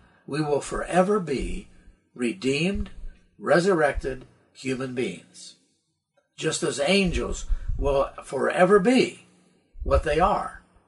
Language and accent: English; the South, United States; Well, I'm from the South, you know